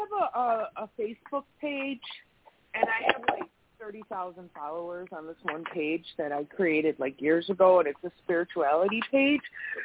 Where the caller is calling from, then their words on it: Wisconsin, United States; I am in Wisconsin right now.